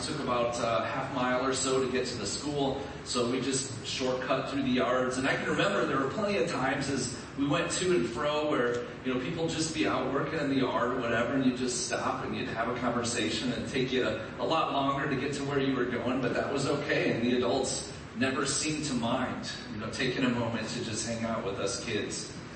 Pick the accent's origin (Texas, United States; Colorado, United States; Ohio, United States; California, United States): Ohio, United States; my wife and I grew up in Northwest Ohio